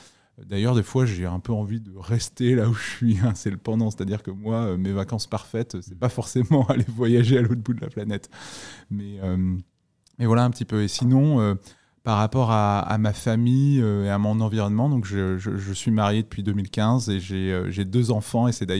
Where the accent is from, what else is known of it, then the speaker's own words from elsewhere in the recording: Pau, Nouvelle-Aquitaine, France; also born or lived in Africa; je viens de Pau parce que j'y ai passé mon lycée et ma prépa, mais en réalité, à 18 ans, j'avais passé la moitié de ma vie en Afrique. J'avais passé déjà 9 ans en Afrique en suivant mes parents